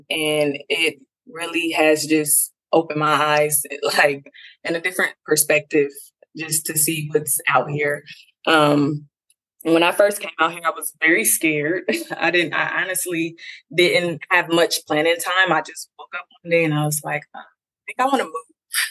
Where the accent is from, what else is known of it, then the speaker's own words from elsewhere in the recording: Dayton, Ohio, United States; now in Columbus, United States; I'm from Dayton, Ohio, and I grew up in a small town, and I moved to Columbus in April 2021 after I had my son.